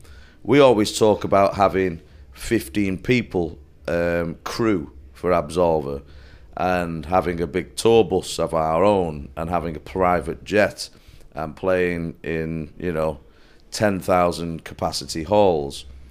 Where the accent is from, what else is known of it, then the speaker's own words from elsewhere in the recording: United Kingdom; we're British and we're very, very British. So we're early for everything.